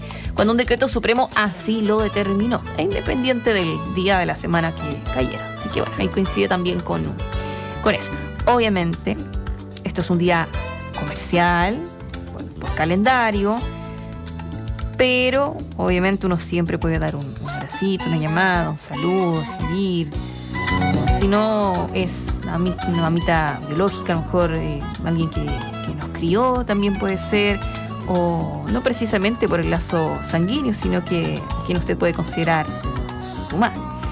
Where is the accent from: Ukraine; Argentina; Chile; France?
Chile; aunque como buen chileno uno lo va a hacer igual